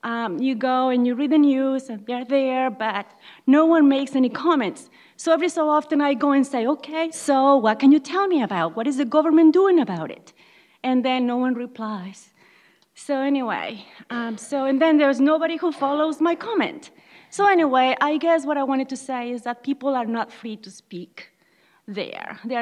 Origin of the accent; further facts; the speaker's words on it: Colima, Mexico; now in Maine, United States; I actually have been in Maine for over 20 years, and I am from Mexico, from Colima, Mexico, which is right above Guerrero. And I came to the U.S. in the early 1990s.